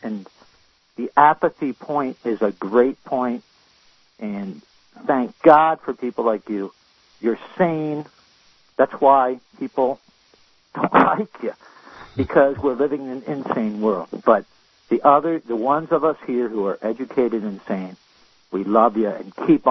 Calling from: North Carolina, United States; I'm calling you from North Carolina, and I do teach also

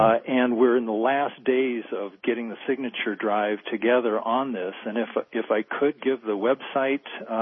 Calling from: Longmont, Colorado, United States; And I'm calling from Longmont, Colorado.

